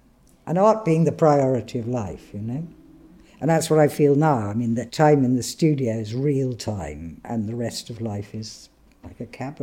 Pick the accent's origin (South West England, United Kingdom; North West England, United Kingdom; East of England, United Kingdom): East of England, United Kingdom; Hadleigh; it had moved to the outskirts of Hadley, where I grew up in Suffolk.